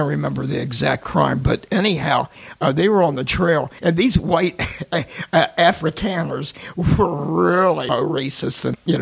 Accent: Columbus, Ohio, United States; I grew up in Columbus, graduated from a city school, Columbus West High School in 1968.

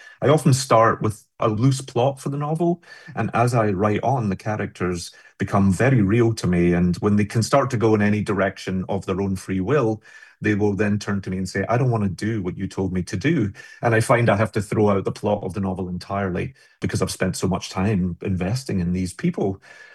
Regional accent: Glasgow, Scotland, United Kingdom; certainly growing up in Glasgow, there was a really close juxtaposition between tragedy and comedy.

